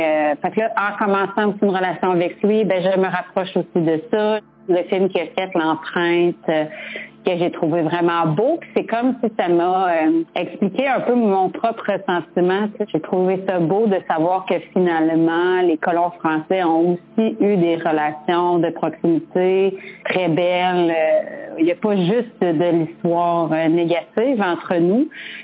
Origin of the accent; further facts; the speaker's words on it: Quebec, Canada; accent: Quebec French; mon accent québécois